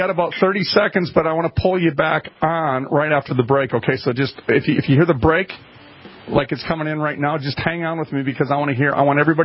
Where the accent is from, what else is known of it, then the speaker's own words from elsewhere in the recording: United States; I'm on the side of America here, friends, and I'm an American. I'm a patriot.